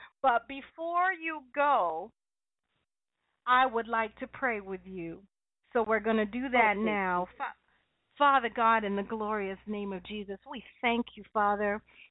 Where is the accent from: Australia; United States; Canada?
Canada; Windsor, Ontario; that it would even cross over the border to my hometown of Windsor.